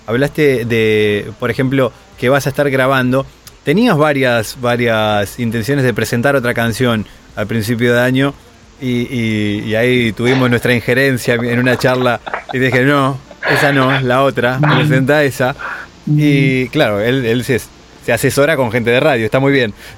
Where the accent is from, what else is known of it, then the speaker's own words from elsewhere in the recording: Colombia; aplicación en Colombia, y quiero invitarte, Gabriel, quiero invitarte a que vengas, no sé, a un evento en mi país.